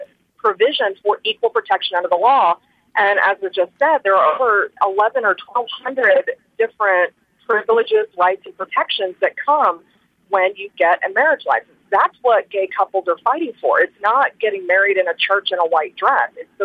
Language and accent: English; United States; should not be used to determine what civil rights that I have as an American.